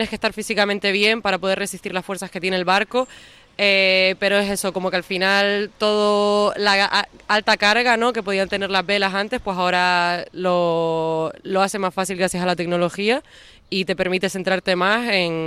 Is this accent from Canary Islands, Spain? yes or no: yes; Las Palmas de Gran Canaria, Canary Islands, Spain; also born or lived in Barcelona, Spain; De Las Palmas de Gran Canaria.